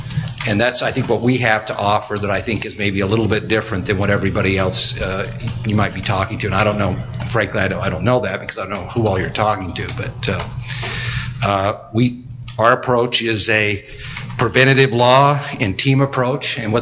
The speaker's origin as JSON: {"language": "English", "country": "United States", "tie": "born or raised there", "said": "But I grew up down in Carbon County"}